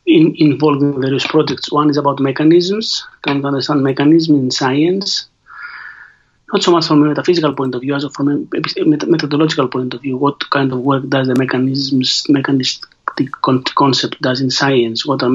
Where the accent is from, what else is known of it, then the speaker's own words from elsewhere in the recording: Athens, Attica, Greece; I grew up in Athens, in a suburban area of Athens, in a family with modest means.